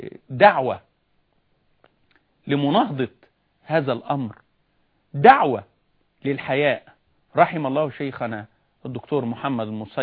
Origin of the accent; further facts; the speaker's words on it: Egypt; كان عندنا زمان في مصر وإحنا طلبة في ثانوي